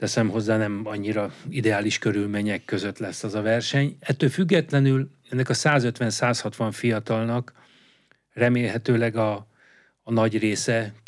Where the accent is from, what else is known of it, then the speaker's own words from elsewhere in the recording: Vác, Pest, Hungary; born there; Csak azért tudom, mert van egy saját kis kajakkenu klubom, Vácott, ahol születtem.